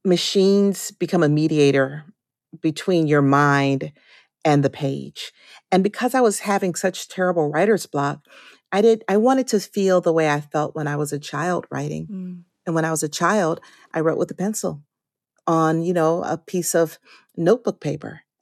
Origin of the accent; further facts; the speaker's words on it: Atlanta, Georgia, United States; and I grew up in Atlanta post-segregation in a big city.